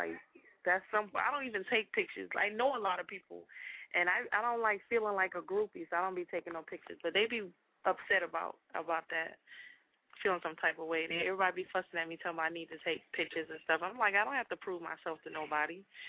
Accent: United States; accent: country; Yeah, I mean, you know, cause you sitting there talking my country accent. I don't have a Atlanta accent. Now, I do have a Geechee accent every now and then, like when my alter ego come out.

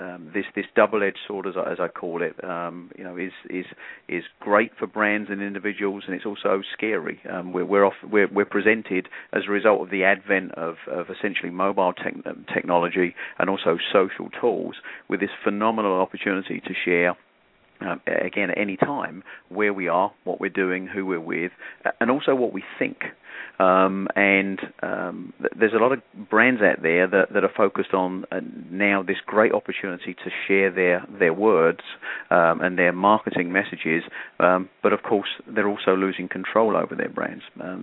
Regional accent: England, United Kingdom; now in United States; I'm originally from just outside London, England. I've been in the US since the mid-90s. I got here about 94.

